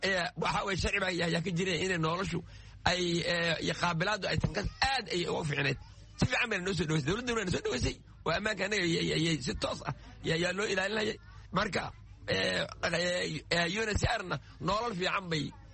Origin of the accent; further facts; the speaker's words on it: Luuq, Gedo, Somalia; now in Kenya; waxaan halkeenay luuq meeji keliya ah aan ku barbaaray inaan kula qaaday luuq baan joogay